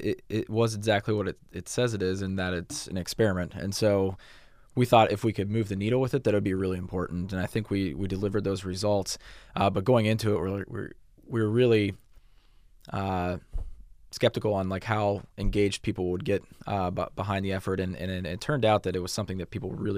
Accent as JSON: {"language": "English", "town": "Cincinnati", "region": "Ohio", "country": "United States", "also_born_or_lived": "Atlanta", "said": "Yeah, I'm from Cincinnati, but I spent several years away living in Atlanta"}